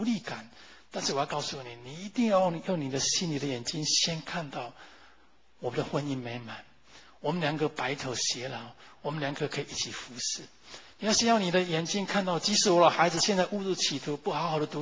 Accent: Taiwan; 我记得我小时候在台湾看那爱之船

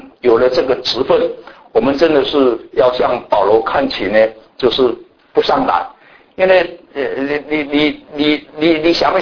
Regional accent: Yanshui, Tainan, Taiwan; 因为我是台湾南部出来的，我是长在那个拜火乡最厉害的港珠雅盐水镇，那个是我从小就在那里看着放风炮长大的，每一个庙我就住在庙的旁边啊

